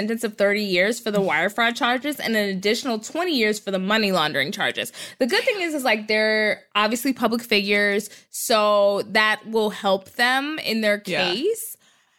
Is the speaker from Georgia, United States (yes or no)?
no; Texas, United States; When I was a kid, because I'm from Texas, in North Texas, there were a lot of Mormons.